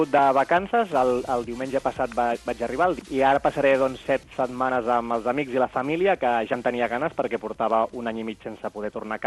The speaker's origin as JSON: {"language": "Catalan", "town": "Sant Pere de Ribes", "region": "Catalonia", "country": "Spain", "tie": "born or raised there", "moved": "as an adult", "lives_now": "South Korea", "said": "tota la vida m'he criat i he crescut a Sant Pere de Ribes, he estudiat allà i després vaig estudiar a Barcelona, però sempre vivint a Ribes, i ara doncs fa 3 anys que visc a Corea del Sud"}